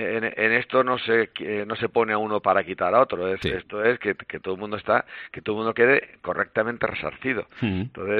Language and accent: Spanish; Spain; en España somos latinos, mientras que en los países anglosajones dan mucho valor al daño patrimonial.